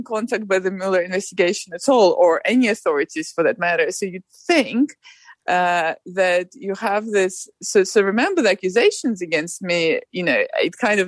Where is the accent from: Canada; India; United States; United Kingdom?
United Kingdom; I'm British